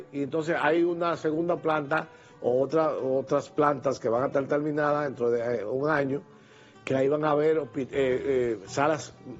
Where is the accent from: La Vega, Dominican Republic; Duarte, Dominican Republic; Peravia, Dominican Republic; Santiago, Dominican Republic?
Duarte, Dominican Republic; San Francisco de Macorís; born there; en San Francisco Macorís, mi pueblo, donde yo nací.